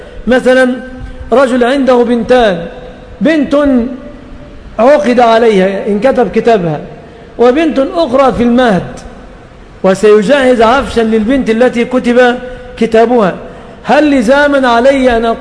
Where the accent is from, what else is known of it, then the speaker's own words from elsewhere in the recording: Egypt; طبعا عندنا في مصر محتاجة طبيب ومشرط وميكروكروم ولف وشاش